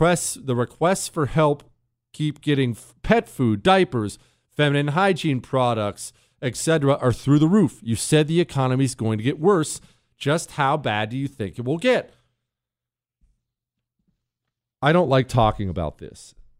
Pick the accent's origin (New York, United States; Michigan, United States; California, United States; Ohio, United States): Ohio, United States; because I grew up in Ohio, right? So we lived right on the Ohio River. It's just there's a ton of Polish background there.